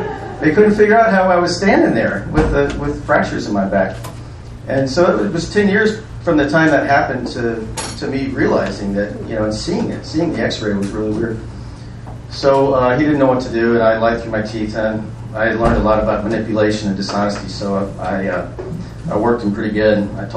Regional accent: St. Louis, Missouri, United States; I was born in St. Louis, Missouri. Born and raised there to a single mom who was very, very stressed and drank a lot and had one brother.

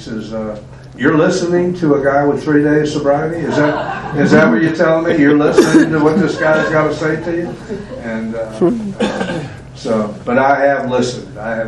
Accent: New Orleans, Louisiana, United States; We're from New Orleans

